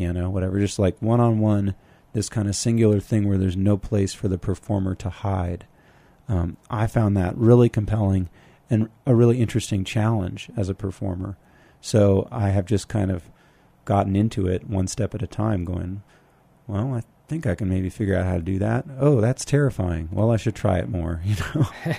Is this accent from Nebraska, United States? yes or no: no; California, United States; moved away; And I grew up in California before I moved out here. And one of the things I loved about living in a small town was that you can't hide.